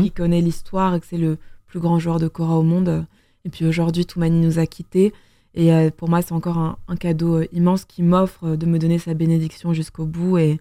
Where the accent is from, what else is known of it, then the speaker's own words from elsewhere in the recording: Belgium; on se rencontre d'abord en 2015, à Gand, parce que je suis belge.